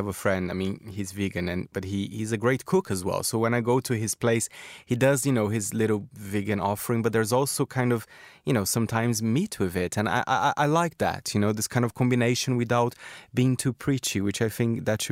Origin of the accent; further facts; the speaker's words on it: Brazil; moved away; I have to say I'm from Brazil. I was very shocked when I moved here how people eat so early.